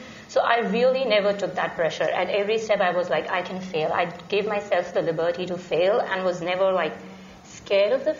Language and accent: English; India; I grew up in India, and I come from a family where none of the girls ever went to high school.